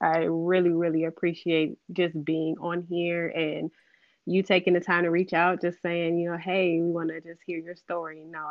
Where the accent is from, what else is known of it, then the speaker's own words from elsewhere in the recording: Chicago, Illinois, United States; now in San Antonio, United States; So I'm born and raised in Chicago